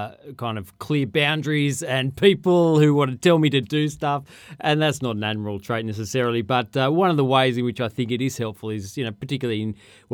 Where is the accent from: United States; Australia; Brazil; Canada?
Australia; Sydney, New South Wales; now in Brisbane, Australia; Okay, look, yeah, I'm from Sydney originally. I live in Brisbane now. I moved up there about 11 years ago or so.